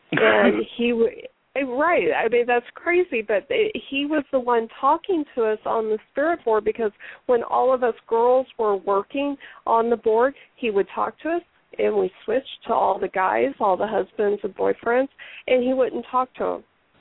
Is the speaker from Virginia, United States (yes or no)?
no; Texas, United States; now in California, United States; But I'm originally from Texas. Chelsea lives in Texas, but I'm out here in California.